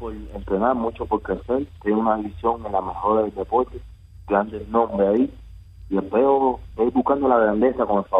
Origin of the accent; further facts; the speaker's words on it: Cuba; moved away; a mí yo soy un cubano